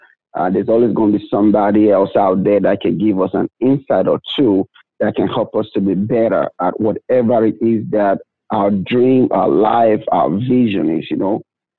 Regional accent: Nigeria; moved away as an adult; now in United States; I was already in medical school in Nigeria. I'm originally from Nigeria.

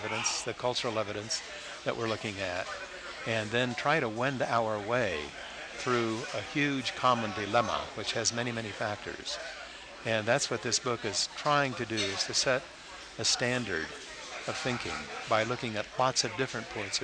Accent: West Virginia, United States; born there; now in Santa Fe, United States; I was born in West Virginia, but I got here as quick as I could.

